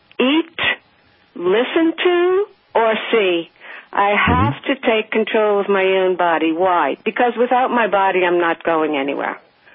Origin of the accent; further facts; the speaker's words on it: New Orleans, Louisiana, United States; I'm from New Orleans. They eat and drink everything they want to, and they don't care about anything.